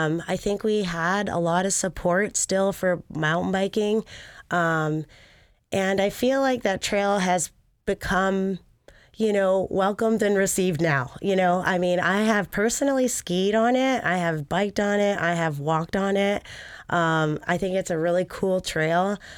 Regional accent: San Francisco, California, United States; now in Anchorage, United States; I was a trail user for my first time in Anchorage. I grew up in San Francisco, so I didn't grow up on trails.

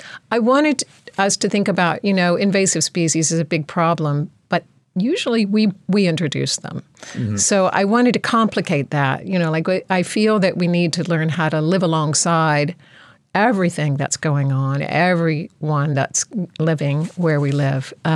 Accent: North Carolina, United States; But I grew up in North Carolina, and so I'm very familiar with it.

